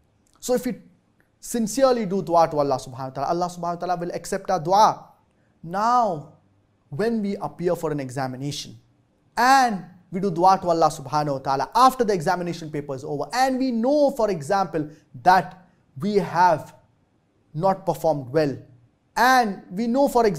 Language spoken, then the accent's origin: English; Karachi, Sindh, Pakistan; I'm from Karachi, Pakistan.